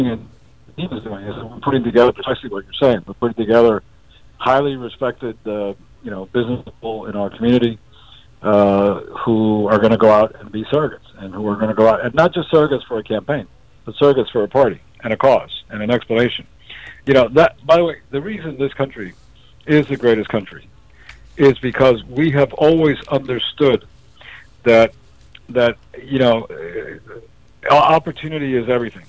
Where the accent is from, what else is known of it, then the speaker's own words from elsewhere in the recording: Cuba; I come from Cuba too, right?